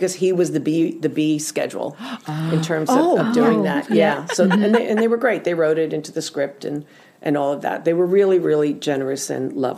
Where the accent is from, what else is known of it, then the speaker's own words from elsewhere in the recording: New Jersey, United States; I said, well, of course I can. I'm from New Jersey.